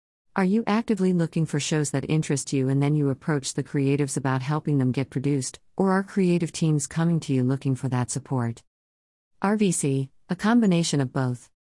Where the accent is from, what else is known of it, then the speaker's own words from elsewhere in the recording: Pittsburgh, Pennsylvania, United States; I grew up in Pittsburgh, which has a very vibrant art scene.